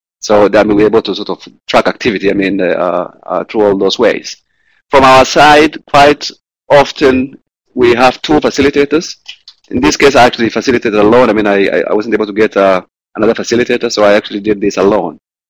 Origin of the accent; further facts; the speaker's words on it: Kenya; I come from Kenya.